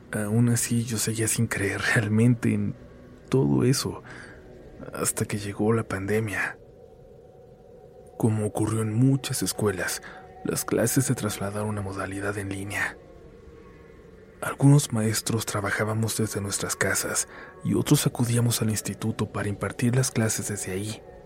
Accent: Hidalgo, Mexico; Soy del estado de Hidalgo

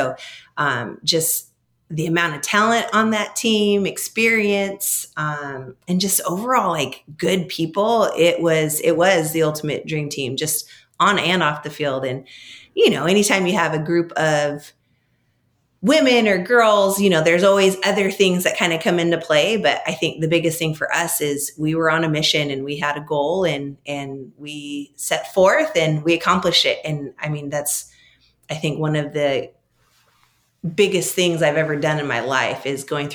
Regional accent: Tucson, Arizona, United States; I always say that I lucked out because I'm from Tucson.

